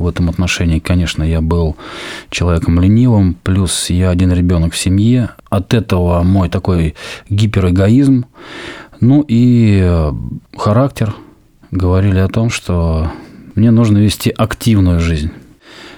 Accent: Moscow, Russia; also born or lived in Novokuznetsk; Я родился в Сибири, город Новокузнецк. И где-то, наверное, может быть, до 4 или до 5 лет прожил в Новокузнецке. Потом мы с мамой вдвоем переехали в Москву. И, в общем-то, с этого возраста, вот мне сейчас уже 39, мы живем здесь, в Москве.

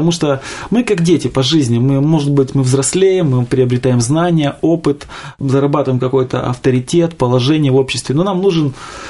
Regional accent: Petropavlovsk-Kamchatsky, Kamchatka Krai, Russia; born or raised there; also born or lived in Khabarovsk

